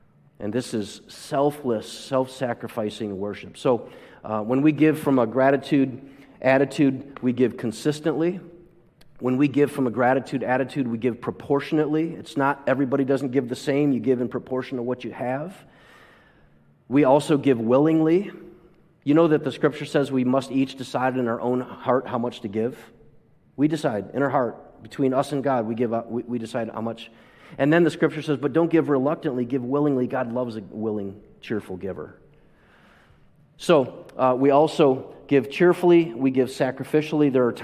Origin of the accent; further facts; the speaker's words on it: United States; As an American, seeing that increases the gratitude